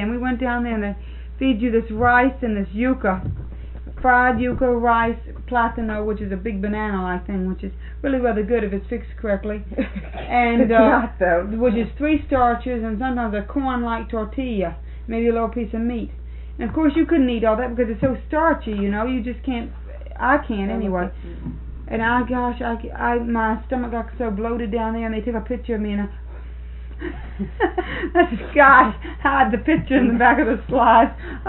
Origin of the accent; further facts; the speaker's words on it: United States; You know, because they knew I was from the States.